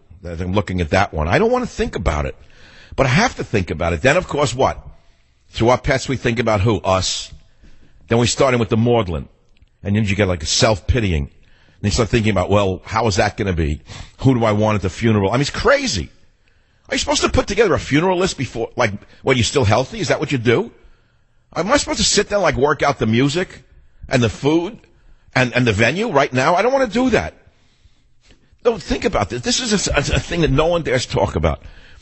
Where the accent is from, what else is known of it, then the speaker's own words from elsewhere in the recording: Manhattan, New York, United States; born there; I know I was born in Manhattan.